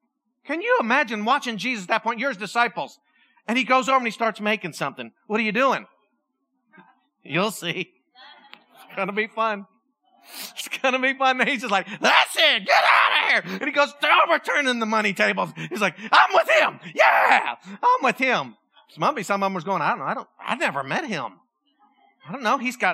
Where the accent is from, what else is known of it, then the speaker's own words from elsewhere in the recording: Pennsylvania, United States; moved away; I started laughing because I'm from Pennsylvania. I remember you-ins and you guys and all that kind of stuff. I can't believe I used to say that.